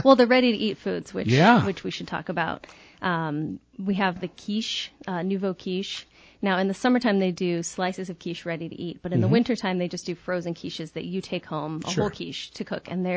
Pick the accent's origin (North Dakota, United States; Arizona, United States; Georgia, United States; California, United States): Arizona, United States; Prescott; Well, I grew up here in Prescott, and my grandmother had a huge garden in her yard.